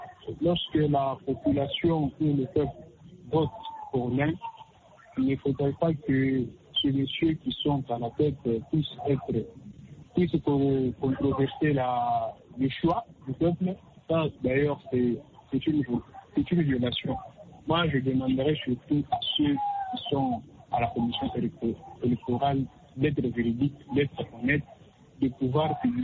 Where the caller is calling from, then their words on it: Kolwezi, Lualaba, DR Congo; surtout ici chez nous en Afrique